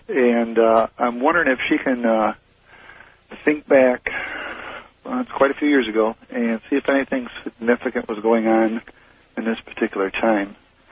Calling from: Michigan, United States; Southeastern Michigan.

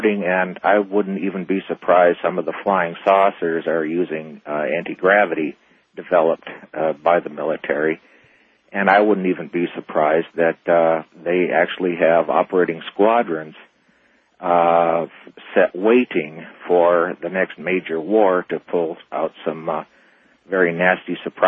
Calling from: Phoenix, Arizona, United States; Yeah, hi, fellas. I'm calling from Phoenix, listening to KFYI 550 AM.

